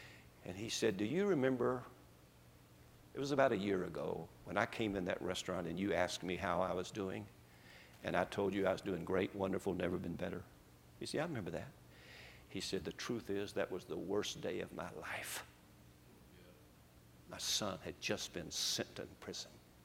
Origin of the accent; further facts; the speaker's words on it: Kentucky, United States; I'm from Kentucky, and there they raise tobacco.